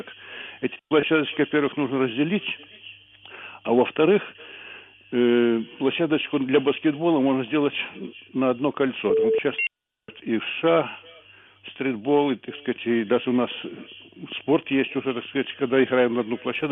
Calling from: Kyiv, Ukraine; Я з Києва.

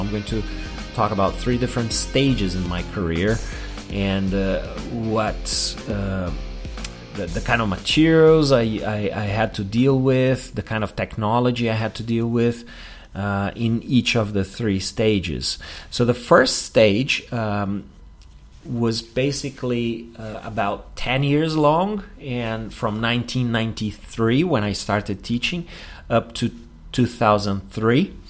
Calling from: Porto Alegre, Rio Grande do Sul, Brazil; English is a second language

